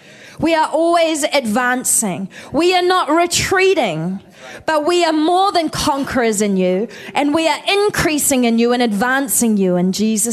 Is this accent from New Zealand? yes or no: yes; New Zealand; In New Zealand, we say kia ora. It's the Māori language in New Zealand. So we are from New Zealand.